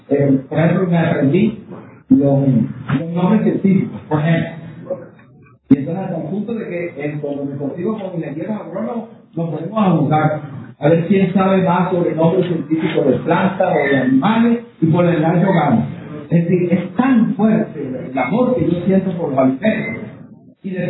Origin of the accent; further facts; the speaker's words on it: Venezuela; la alimentación es uno de los marcadores fundamentales para reconocernos como venezolanos